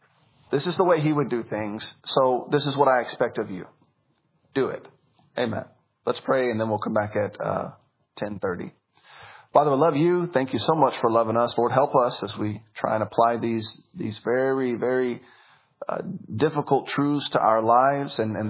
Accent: Memphis, Tennessee, United States; I grew up in the streets. I grew up in Memphis, Tennessee. It was a very violent upbringing.

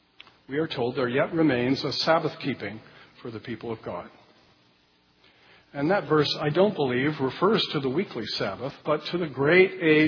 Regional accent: California, United States; I must say, as a Californian, I have been shocked.

